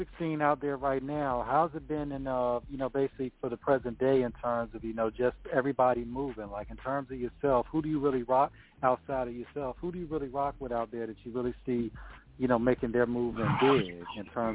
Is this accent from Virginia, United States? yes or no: yes; Virginia, United States; also born or lived in Kingston, North Carolina; I'm from Virginia and Kingston, North Carolina.